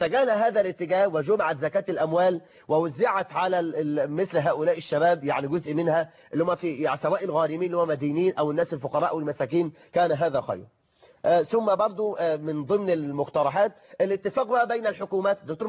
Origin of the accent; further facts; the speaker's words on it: Egypt; بلدنا مصر